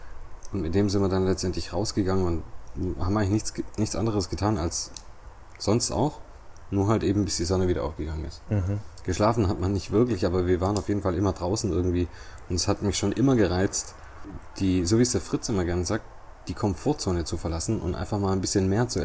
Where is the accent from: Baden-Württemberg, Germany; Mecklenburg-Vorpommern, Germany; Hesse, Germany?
Baden-Württemberg, Germany; Reutlingen; ich bin quasi 29 Jahre alt. Ich komme ursprünglich aus Reutlingen, beziehungsweise ich wohne noch in Reutlingen.